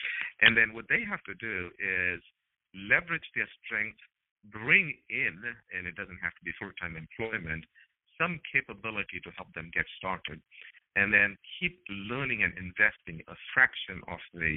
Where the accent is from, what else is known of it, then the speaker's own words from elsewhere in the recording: Cincinnati, Ohio, United States; we had a book signing event in my hometown in Cincinnati 2 days ago